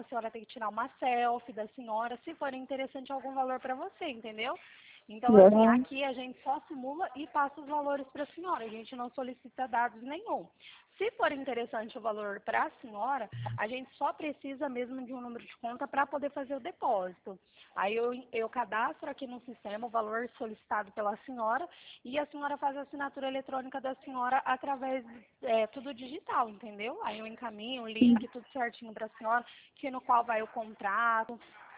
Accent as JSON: {"language": "Portuguese", "region": "São Paulo", "country": "Brazil", "said": "eu sou daqui do estado de São Paulo"}